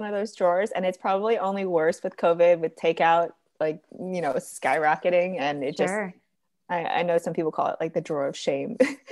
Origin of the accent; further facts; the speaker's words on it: San Diego, California, United States; And growing up in San Diego, Surfrider was such like a big organization.